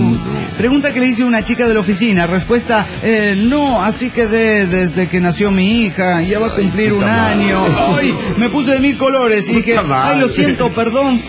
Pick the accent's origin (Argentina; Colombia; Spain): Argentina; mi país, Argentina